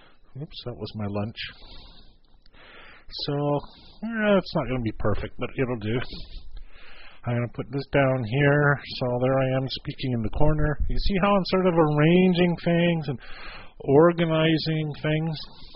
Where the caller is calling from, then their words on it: Moncton, New Brunswick, Canada; I'm online from Moncton, New Brunswick, Canada